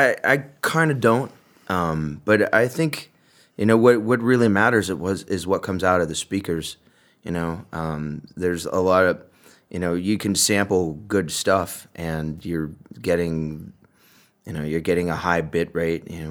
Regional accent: Austin, Texas, United States; You know, I grew up, you know, like I said, I'm from Austin. I went to an arts magnet high school

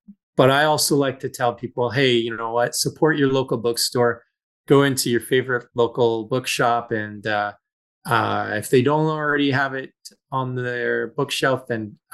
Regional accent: Calgary, Alberta, Canada; So, Calgary is my hometown.

